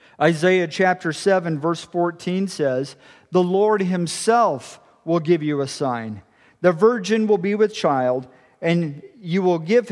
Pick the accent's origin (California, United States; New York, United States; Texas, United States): Texas, United States; Now, growing up in Texas, we had a lot of Texas foods that were incorporated into our Christmas breakfast.